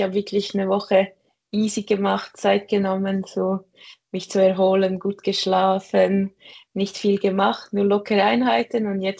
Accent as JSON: {"language": "German", "region": "Fribourg", "country": "Switzerland", "said": "also ich komme aus Fribourg"}